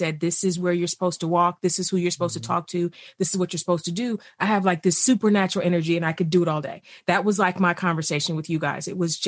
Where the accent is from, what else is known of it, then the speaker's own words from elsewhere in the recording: East Cleveland, Ohio, United States; Because I grew up poor in East Cleveland, I have this part of me that's like, make the money.